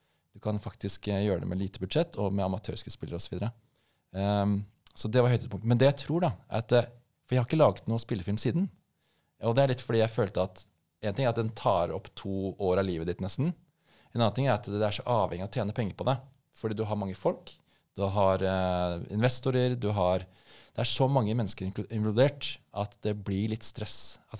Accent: Asker, Akershus, Norway; jeg er fra Asker, har et hus, garasje, bil

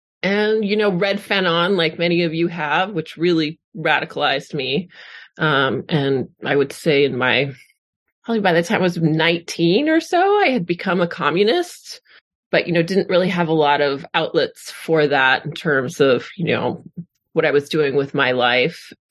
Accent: Hawaii, United States; Well, I am, like Mikey, I grew up in Hawaii. On my mom's side, we have both Japanese and Portuguese settlers to the islands. So I come from a very multicultural background. My dad is an immigrant from Iran.

